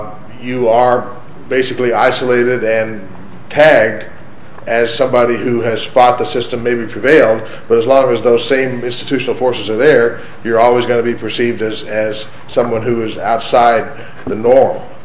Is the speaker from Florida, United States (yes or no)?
no; Las Vegas, Nevada, United States; I was so worried about having shoes to wear in the cold weather because I'm from Las Vegas